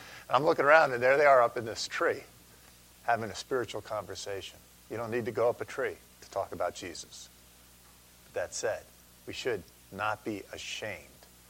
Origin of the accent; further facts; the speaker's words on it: New York, United States; I'm from New York originally, and some people will correct me in terms of my terminology.